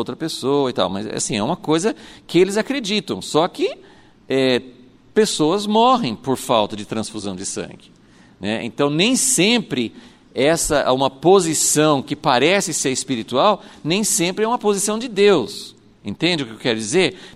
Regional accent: United States; now in Brazil; nós vivemos no Brasil, mas a gente acompanha, eu acompanho, né, porque eu vim de lá, né, dos Estados Unidos

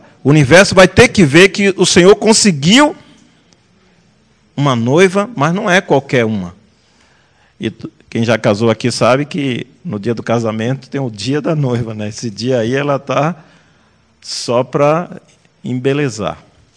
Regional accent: Bahia, Brazil; Lá na Bahia, na minha terra

